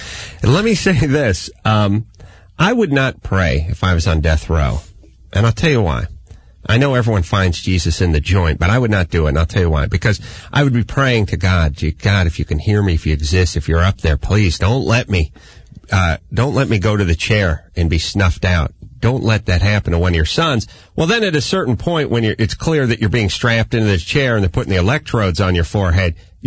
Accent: California, United States; I mean, I'm from California, and when the San Francisco 49ers were going to the Super Bowl, I was angry.

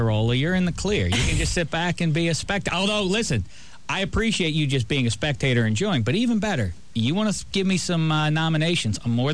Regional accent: Pittsburgh, Pennsylvania, United States; Obviously, we're from Pittsburgh

